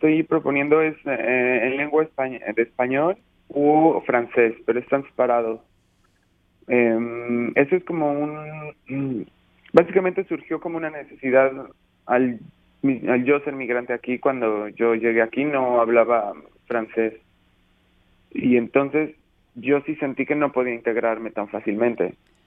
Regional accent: Mexico; now in Montreal, Canada; de donde yo vengo de México, es una zona turística.

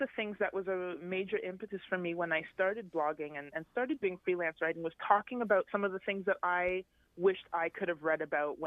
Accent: London, Ontario, Canada; I grew up in London, Ontario, and when I was growing up in London, it really wasn't very diverse.

